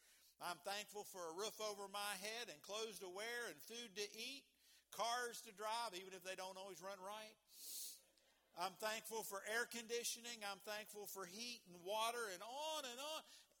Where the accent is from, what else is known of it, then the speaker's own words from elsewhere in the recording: West Virginia, United States; born there; Lord, I thank you that I was born in America. I mean, that's a blessing. I mean, that's a good thing from God. And I thank him that I was born in West Virginia.